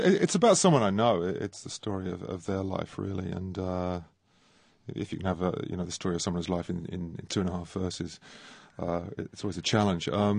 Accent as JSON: {"language": "English", "region": "London", "country": "United Kingdom", "tie": "born or raised there", "said": "Growing up in London, it was very easy to hear many different styles of music, folk music, jazz, rock music."}